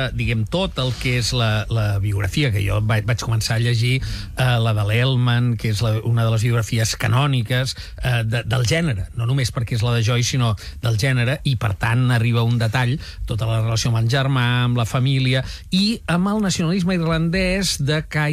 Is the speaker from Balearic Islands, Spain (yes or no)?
no; Catalonia, Spain; I a mi, com a català, jo l'associava a un nacionalisme